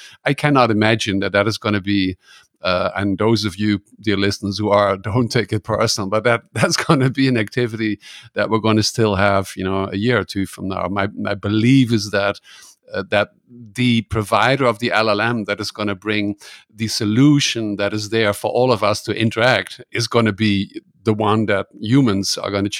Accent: Netherlands; English is a second language; now in Germany; You know, I'm from the Netherlands. I live in Germany.

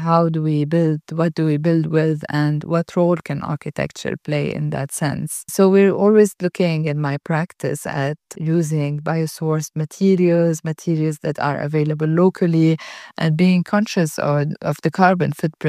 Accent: Beirut, Beirut Governorate, Lebanon; I grew up in Beirut looking at the city being built and rebuilt.

